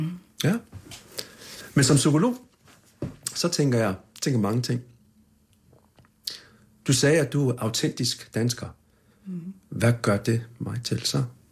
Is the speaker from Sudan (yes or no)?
yes; Sudan; also born or lived in Egypt; now in Copenhagen, Denmark; jeg kommer fra Sudan, født i Egypten og undfanget i København